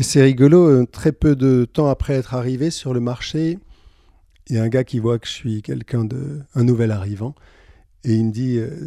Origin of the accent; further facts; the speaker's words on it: Nice, Provence-Alpes-Côte d'Azur, France; also born or lived in Paris; Et j'ai grandi à Nice et j'ai passé pas mal de temps à Paris. Je suis arrivé ici il y a à peu près 4 ans.